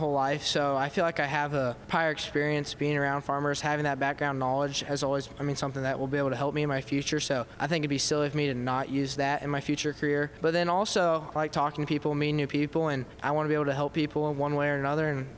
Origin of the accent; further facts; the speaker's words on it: Fowler, United States; Yeah, I'm from Fowler. So, I mean, you saw it when you were driving here. It's lots of fields, lots of windmills.